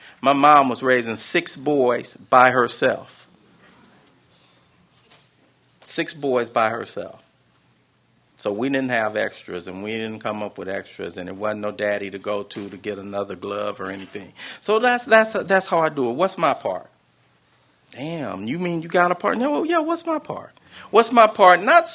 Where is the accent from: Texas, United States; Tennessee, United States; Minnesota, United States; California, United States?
California, United States; Los Angeles; I come from South Central Los Angeles. I grew up in Watts, and more kids than not didn't have a father at the house.